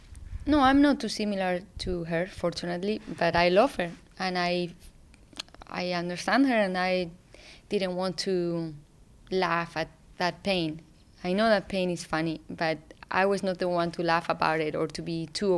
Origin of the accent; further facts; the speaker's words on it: Community of Madrid, Spain; You know, I grew up in Spain, in a not even in the city, in the outskirts of Madrid.